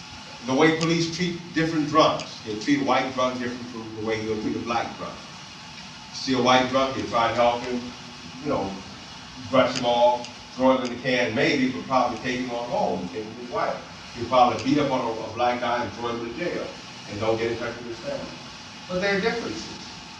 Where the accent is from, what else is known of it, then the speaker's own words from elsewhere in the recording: Louisiana, United States; and I grew up in Louisiana, I know something about these laws.